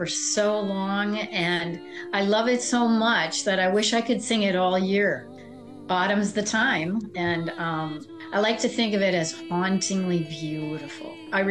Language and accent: English; Wisconsin, United States; also born or lived in Nebraska, United States; So, you know, I grew up in Wisconsin.